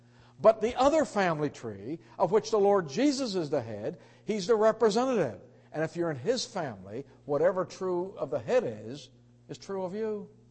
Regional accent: Pittsburgh, Pennsylvania, United States; I grew up in Pittsburgh, that's all I'll say.

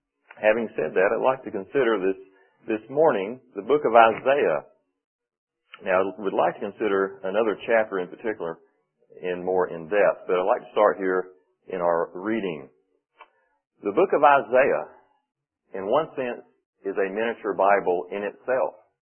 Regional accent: Ramsthorpe, North Carolina, United States; We're from Ramsthorpe, North Carolina. That's near Asheboro, and we fellowship at the Ramsthorpe Gospel Chapel.

